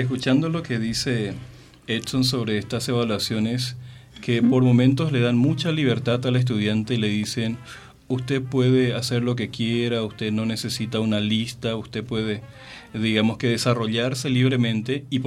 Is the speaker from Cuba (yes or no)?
no; Paraguay; also born or lived in Mexico; la audiencia sabe que yo soy un paraguayo mexicano y que yo también vengo de la misma formación cultural